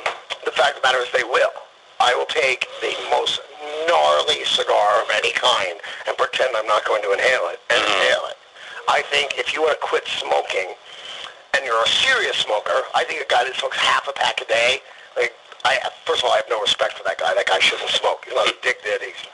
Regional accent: Philadelphia, Pennsylvania, United States; born there; also born or lived in Los Angeles; I was born here in Philadelphia, but I lived for 30 years in Los Angeles

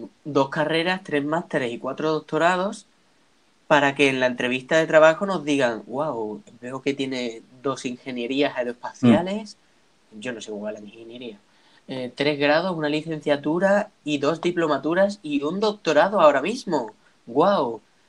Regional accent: Cádiz, Andalusia, Spain; moved away as an adult; also born or lived in Seville; con 18 años me fui de Cádiz, me fui para vivir a Sevilla, y estuve allí 4 años, bueno, 1 año estuve de Erasmus, pero bueno, que estuve 4 años en Sevilla

